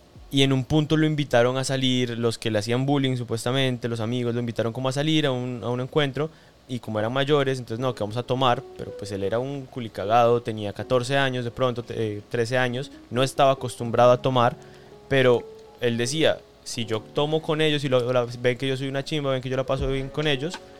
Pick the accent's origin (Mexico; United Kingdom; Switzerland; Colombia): Colombia; moved away as an adult; mi idea cuando salí de Colombia era, Dios, o sea, yo entré a la universidad, bueno, comencé a hacer un montón de cosas en Colombia